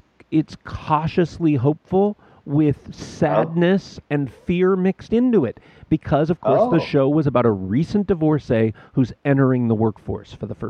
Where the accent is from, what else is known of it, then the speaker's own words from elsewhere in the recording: West Coast, United States; that's a cultural thing for me growing up on the West Coast.